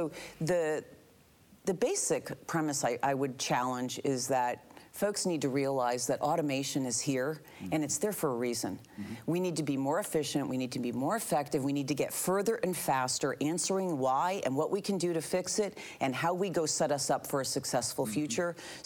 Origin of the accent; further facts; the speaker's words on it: New York, United States; I'm from the Northeast. For some of you who can't tell, I'm a New Yorker born and bred. I've retransplanted here for 15 years.